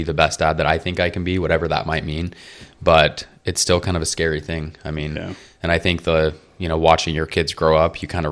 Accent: Idaho, United States; So I grew up in Idaho.

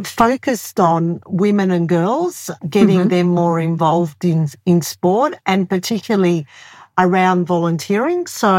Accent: Australia; growing up in Australia, everyone volunteers.

